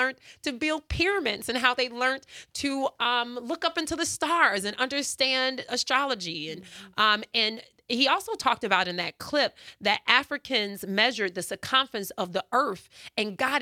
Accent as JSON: {"language": "English", "country": "United States", "said": "You know, I'm black. And I'm proud, and I'm from America"}